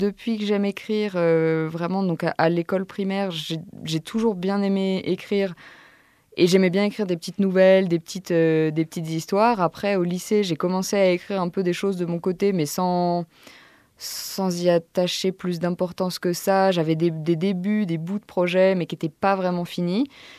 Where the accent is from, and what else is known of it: Auvergne-Rhône-Alpes, France; now in Paris, France